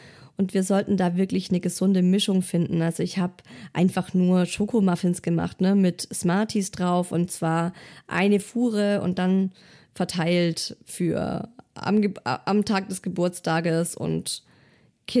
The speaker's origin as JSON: {"language": "German", "region": "Baden-Württemberg", "country": "Germany", "said": "Ich bin ja auch ein Schwabe."}